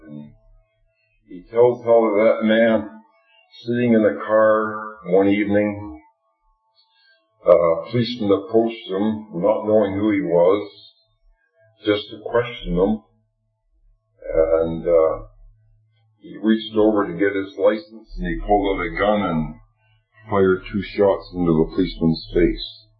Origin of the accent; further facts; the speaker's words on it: Canada; if I got my just deserts as a Canadian in Canada, in the 20th century